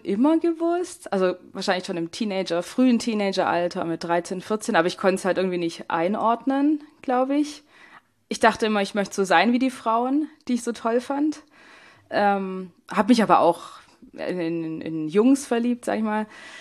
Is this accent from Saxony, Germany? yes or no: no; Stuttgart, Baden-Württemberg, Germany; ich komme ja hier aus Stuttgart, aus der Nähe von Stuttgart